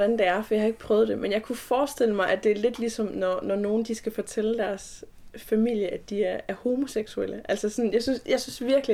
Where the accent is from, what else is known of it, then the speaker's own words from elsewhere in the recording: Thisted, North Denmark Region, Denmark; og jeg er 21 år gammel. Jeg kommer fra Thisted i Nordjylland, og jeg er en del af Pinsekirken i Thisted.